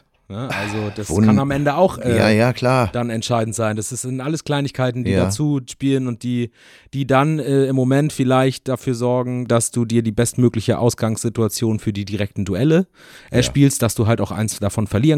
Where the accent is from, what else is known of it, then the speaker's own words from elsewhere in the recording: Kiel, Schleswig-Holstein, Germany; als Kieler